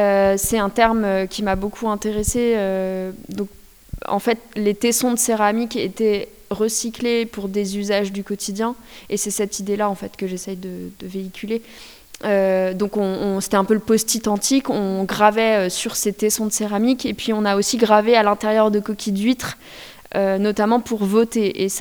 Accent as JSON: {"language": "French", "town": "Pont-à-Mousson", "region": "Grand Est", "country": "France", "tie": "born or raised there", "said": "Alors moi, je suis lorraine d'origine. Je suis née à Pont-à-Mousson, donc à l'autre bout."}